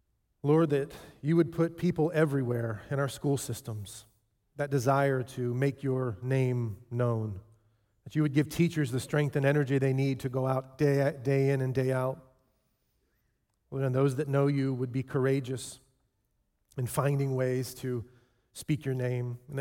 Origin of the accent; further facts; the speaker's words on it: Ohio, United States; Gosh, don't they know I'm from Ohio?